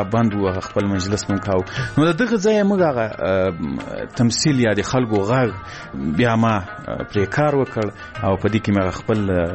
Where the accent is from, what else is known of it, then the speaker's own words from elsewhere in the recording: Ghazni, Afghanistan; ځکه زه له غزني څخه یو دوه درې کسان وو